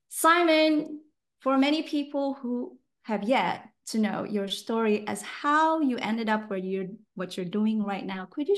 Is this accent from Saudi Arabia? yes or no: no; Philippines; I'm originally from Philippines